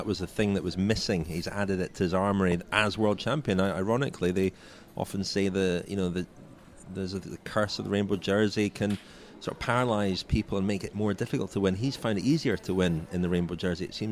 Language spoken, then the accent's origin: English; Scotland, United Kingdom; As a Scotsman, I prefer Diego Maradona's first goal against England in that 1986.